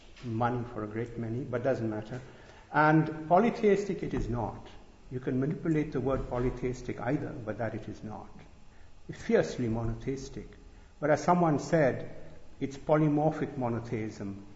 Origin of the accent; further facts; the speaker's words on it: India; I, as you know, I was sort of born and brought up in India